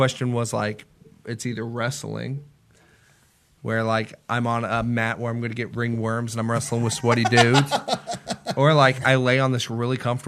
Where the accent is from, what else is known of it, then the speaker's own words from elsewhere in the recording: Martinsville, United States; It's shitty because that gets put on my hometown, which I love Martinsville.